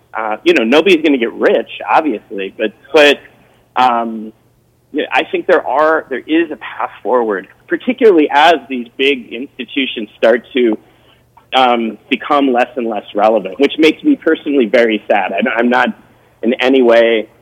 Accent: Minneapolis, Minnesota, United States; which has been operating in my hometown, Minneapolis, Minnesota, now for almost 10 years.

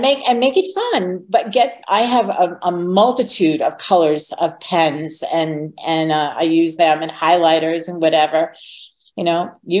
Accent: Long Island, New York, United States; I grew up on Long Island.

